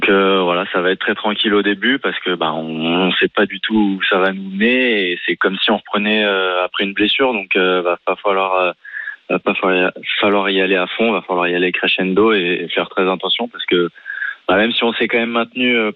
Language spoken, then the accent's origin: French; Saint-Maur-des-Fossés, Île-de-France, France; j'ai cherché Saint-Maur-des-Fossés, en région parisienne